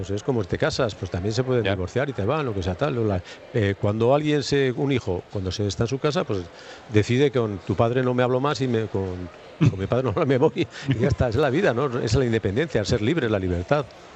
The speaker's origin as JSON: {"language": "Spanish", "region": "Basque Country", "country": "Spain", "lives_now": "Germany", "said": "si yo soy vasco."}